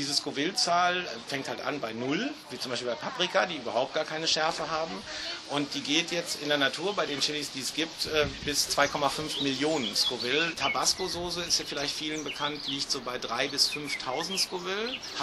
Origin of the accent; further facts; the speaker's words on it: Berlin, Germany; ich komme hier aus Berlin